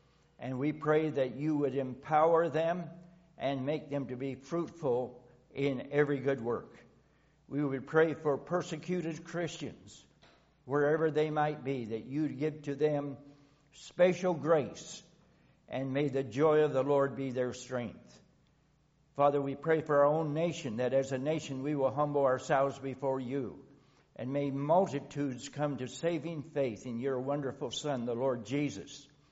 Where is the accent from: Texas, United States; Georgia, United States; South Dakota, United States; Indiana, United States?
South Dakota, United States; Avon; Okay, I'm from Avon, and about 3 or 4 days a week I go to the prisons in Springfield or Yankton